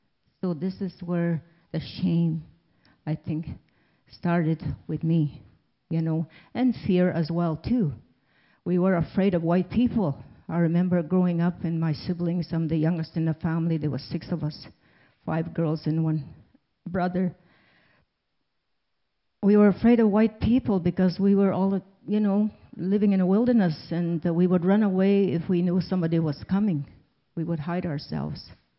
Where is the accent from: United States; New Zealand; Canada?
Canada; Waterhen Reserve, Saskatchewan; born there; When I was a child, I was born in Waterhen Reserve, but we didn't stay in a reserve. We were outsiders because my dad was Métis